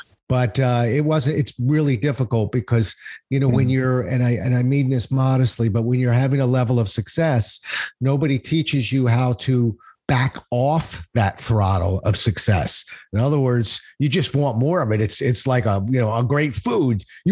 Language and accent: English; Silver Spring, Maryland, United States; I've never lived more than 20 minutes from where I was born. So I was born in Silver Spring, Maryland, of all places.